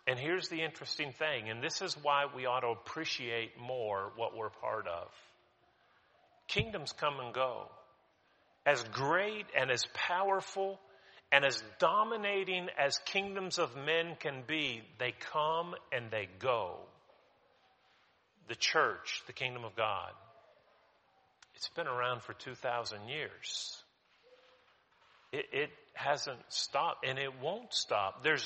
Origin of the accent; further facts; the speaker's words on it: United States; You know, I'm an American. I'm a proud American.